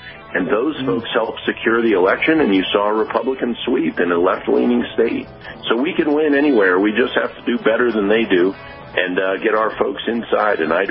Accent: Virginia, United States; And, I mean, look at Virginia in 2021, my home state.

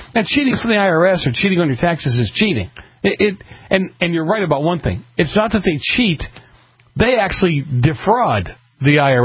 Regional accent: Boston, Massachusetts, United States; especially for me, growing up in Boston, but it wasn't hateful.

